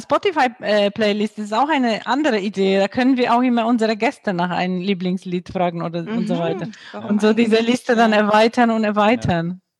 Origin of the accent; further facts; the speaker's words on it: Poland; ich komme ja aus Polen und ich interessiere mich sehr für die politischen Entwicklungen dort.